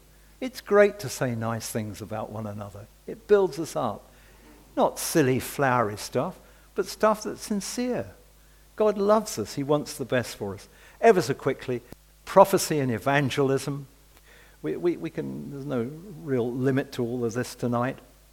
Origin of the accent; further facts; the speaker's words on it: United Kingdom; And as British people, we need that.